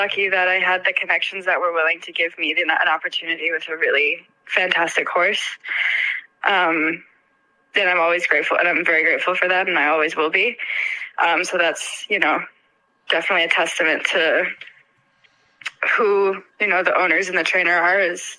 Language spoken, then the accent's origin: English; Colorado, United States; Well, I grew up in Colorado. I learned how to gallop race horses in France.